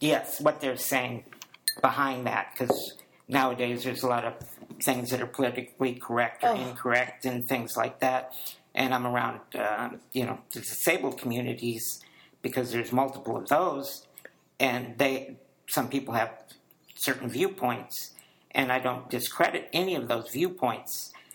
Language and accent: English; Spokane, Washington, United States; I was raised in Spokane, Washington.